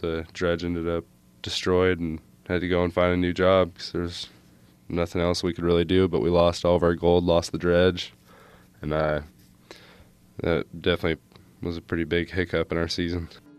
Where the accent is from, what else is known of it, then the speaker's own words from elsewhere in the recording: Myrtle Creek, Oregon, United States; now in Nome, United States; I'm from Myrtle Creek, Oregon. I've lived in Nome since November of 2010.